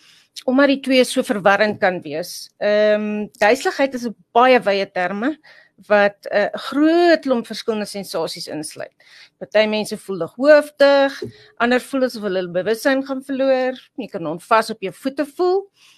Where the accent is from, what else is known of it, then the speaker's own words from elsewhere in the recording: Secunda, Mpumalanga, South Africa; ek het in Sekunda groot geword